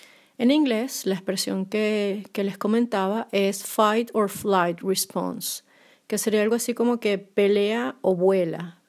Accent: Venezuela; also born or lived in Brazil; en mi caso personal como venezolana y que viví en dos ocasiones situaciones de represión y de muchísima tensión política y social en mi país.

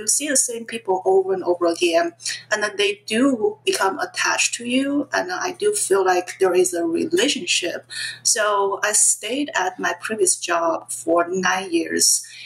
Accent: China; English is a second language; moved away as an adult; Obviously, that's not my original name. So I grew up in China and I came here when I was in college.

